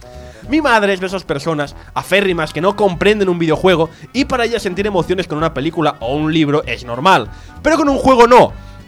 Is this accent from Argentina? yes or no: no; Barcelona, Catalonia, Spain; Sobre todo cuando todos los programas, curiosamente todos somos de Barcelona, pero los programas se hacen en el quinto culo.